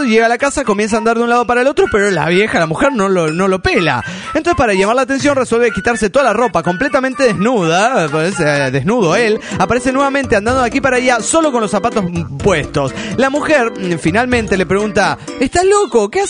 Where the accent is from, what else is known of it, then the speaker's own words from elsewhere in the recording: Naucalpan, State of Mexico, Mexico; de Naucalpán, Estado de México.